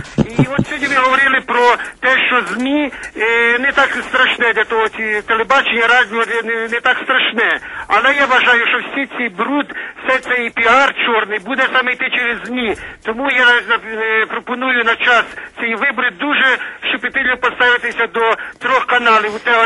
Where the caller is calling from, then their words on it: Vinnytsia Oblast, Ukraine; це я з Вінниччини дзвоню